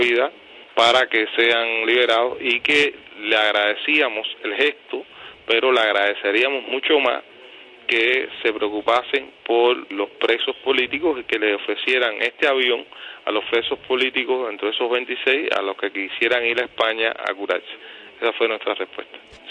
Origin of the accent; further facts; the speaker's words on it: Cuba; nosotros estamos lidiando como ciudadanos cubanos y como opositores pacíficos con un régimen que es una dinastía familiar